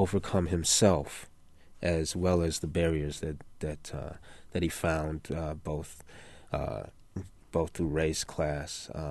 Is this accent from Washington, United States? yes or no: no; Detroit, Michigan, United States; I grew up in Detroit.